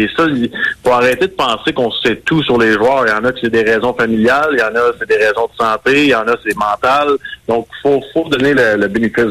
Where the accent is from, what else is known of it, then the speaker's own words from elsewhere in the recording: Repentigny, Quebec, Canada; Repentigny, mais ouais, j'étais pas mal le dernier sur le territoire.